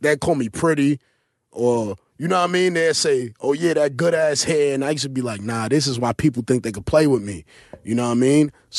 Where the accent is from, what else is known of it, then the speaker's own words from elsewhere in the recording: New York City, New York, United States; growing up, where I grew up in East New York in the 90s, you had to be tough to go to school because the crackheads were tough back then.